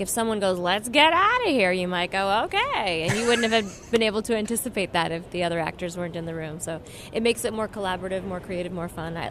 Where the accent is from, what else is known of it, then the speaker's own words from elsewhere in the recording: Toronto, Ontario, Canada; now in Los Angeles, United States; not long after I moved to Los Angeles, I'm from Toronto